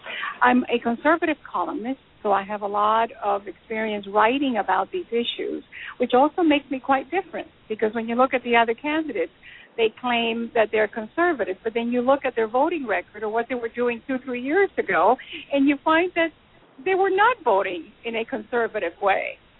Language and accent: English; Cuba; now in United States; I was born and raised in Cuba. I lived under communism.